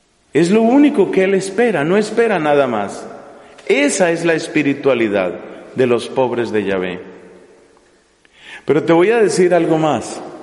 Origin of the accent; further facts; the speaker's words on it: Colombia; En mi país tuve yo la ocasión durante un tiempo de ser prior en el convento de Nuestra Señora del Rosario en la ciudad de Chiquinquirá.